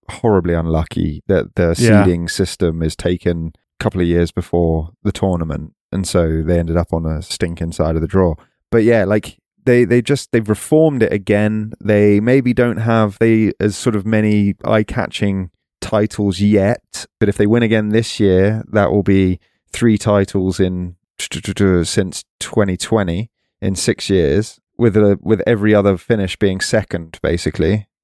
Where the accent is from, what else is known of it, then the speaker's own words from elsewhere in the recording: England, United Kingdom; as an Englishman, it irks me to admit it